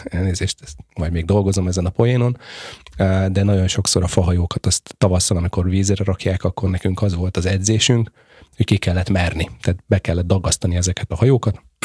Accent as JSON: {"language": "Hungarian", "town": "Balatonalmádi", "region": "Veszprém County", "country": "Hungary", "tie": "born or raised there", "said": "Tehát ott születtem, Balaton-Almádiban. Ez a kedvenc városom, szeretem Balaton-Almádit"}